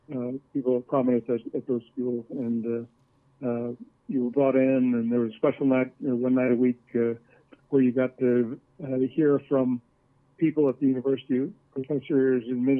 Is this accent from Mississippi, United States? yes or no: no; El Reno, Oklahoma, United States; Most of my time was spent growing up in El Reno, and then, as I say, on the weekends or summers, we'd be down at Anadarko.